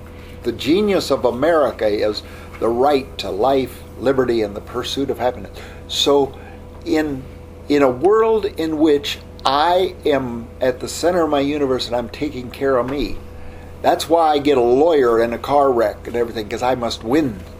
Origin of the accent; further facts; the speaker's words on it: United States; I'm so glad I'm an American. I'm an American because a couple hundred years ago, somebody got in a boat. When my mother gave birth, she gave birth in the middle of this country, and I'm here.